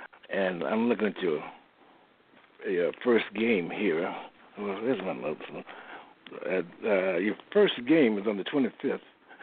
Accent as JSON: {"language": "English", "region": "Florida", "country": "United States", "tie": "born or raised there", "said": "I liked coming down there, and because I was raised down there in Florida."}